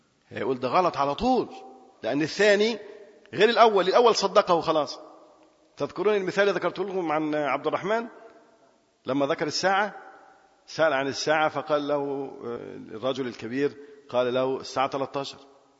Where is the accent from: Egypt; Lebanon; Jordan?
Egypt; Aswan, Aswan Governorate; كنت في أسوان، كنت يعني وأنا طفل كنت في أسوان.